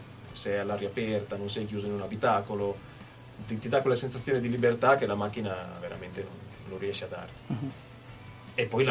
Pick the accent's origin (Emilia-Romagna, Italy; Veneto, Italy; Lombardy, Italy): Emilia-Romagna, Italy; Io sono romagnolo, studiavo a Bologna all'epoca